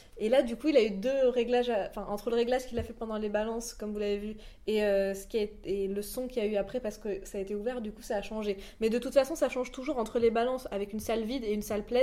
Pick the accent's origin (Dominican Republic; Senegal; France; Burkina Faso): France; Provence-Alpes-Côte d'Azur; moi je viens du sud de la France, je suis provençale, je viens du Var.